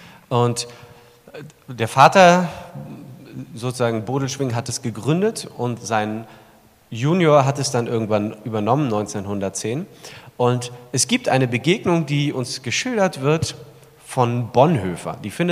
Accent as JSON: {"language": "German", "region": "Berlin", "country": "Germany", "tie": "born or raised there", "said": "ich komme nicht direkt ursprünglich von hier, sondern bin in Berlin aufgewachsen. Von daher nicht ganz so org-schwäbisch, mein Dialekt."}